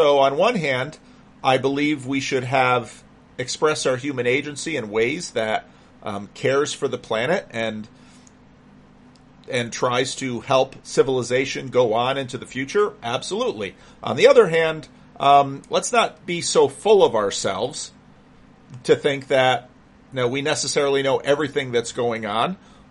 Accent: New Jersey, United States; I grew up near the Passaic River.

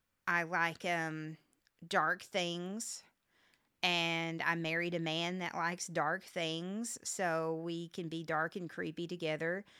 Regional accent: Vernon, Texas, United States; I grew up in Vernon.

